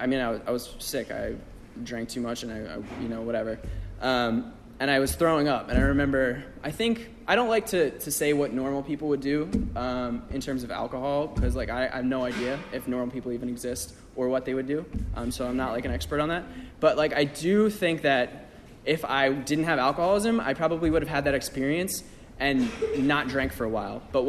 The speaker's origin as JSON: {"language": "English", "town": "Queens", "region": "New York", "country": "United States", "tie": "born or raised there", "said": "I grew up out in Queens, Breezy Point, and it's like a Irish Catholic gated community."}